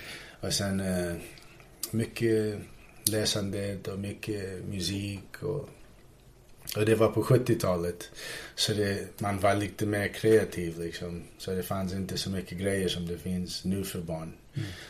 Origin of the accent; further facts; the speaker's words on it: Helsingborg, Skåne, Sweden; min morsa är svensk. Jag är faktiskt från Skåne. Jag är född i Helsingborg.